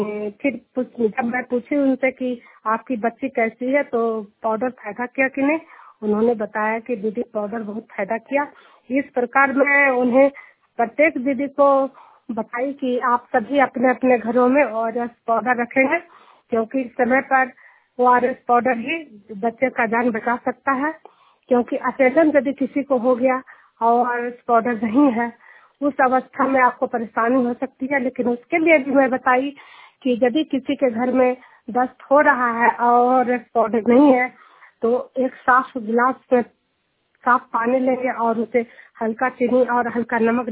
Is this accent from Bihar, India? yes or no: yes; Hilsa, Bihar, India; मैं जुनियर गांव हिलसा प्रखंड नालंदा जिला की निवासी हूँ